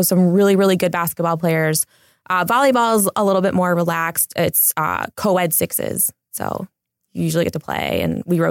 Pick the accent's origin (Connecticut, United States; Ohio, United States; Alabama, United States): Ohio, United States; Cleveland; So I'm a huge sports fan because I'm from Cleveland and I essentially get free things in exchange for watching basketball games and buying merchandise.